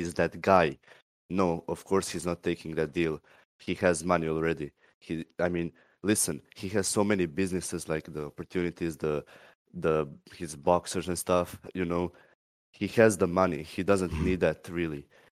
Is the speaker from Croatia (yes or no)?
yes; Croatia; English is a second language